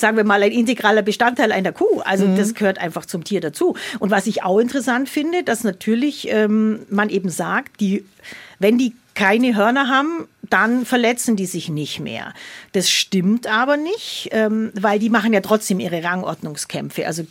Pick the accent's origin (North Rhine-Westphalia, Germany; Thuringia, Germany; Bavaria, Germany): Bavaria, Germany; Oberstaufen; Ja, aber das mit den Kühen, ich komme ja eigentlich aus Oberstaufen